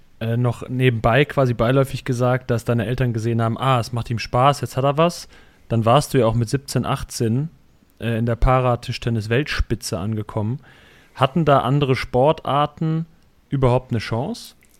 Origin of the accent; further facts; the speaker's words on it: Cologne, North Rhine-Westphalia, Germany; wir sind bei den Köln groß geworden